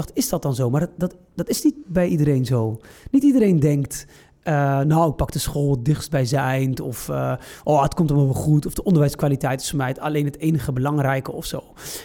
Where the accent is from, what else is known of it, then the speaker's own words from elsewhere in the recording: Rotterdam, South Holland, Netherlands; born there; Ik kom uit het noorden van Marokko. Ik kom uit het noorden van Marokko. Ik ben geboren in Rotterdam.